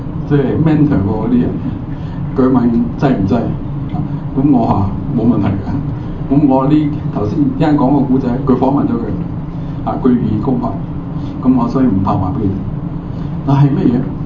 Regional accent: China

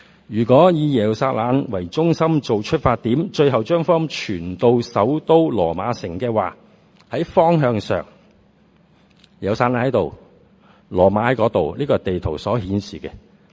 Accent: Hong Kong; born there; 我都是在香港出世的，1959年。如果今天是2019年的话呢，我应该退休的了，啱啱60岁。

